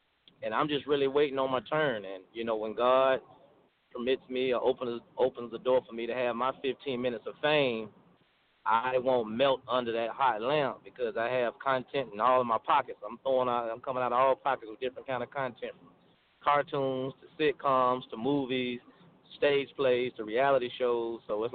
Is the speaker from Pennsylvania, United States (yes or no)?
no; Jacksonville, Florida, United States; So being a hustler that I was raised in Jacksonville to be, I ended up turning it into a stage play.